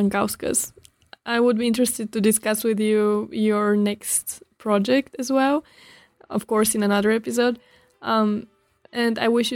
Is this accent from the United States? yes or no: no; Bulgaria; I'm coming from Bulgaria, so I can see that it is an important topic for the whole Eastern European part.